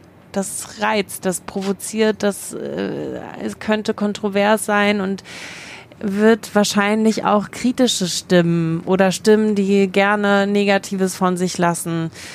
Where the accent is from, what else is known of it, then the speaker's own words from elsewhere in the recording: Germany; born there; Ich bin in Deutschland geboren.